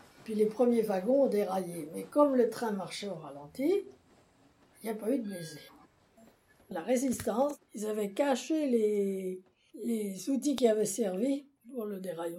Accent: Villiers-sur-Marne, Île-de-France, France; born there; Je suis née à Villiers-sur-Marne le 1er mars 1932.

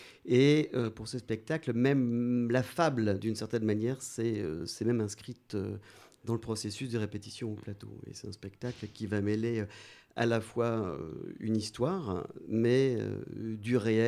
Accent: Lille, Hauts-de-France, France; on n'est pas de Paris, on n'est pas très loin, on est Lillois.

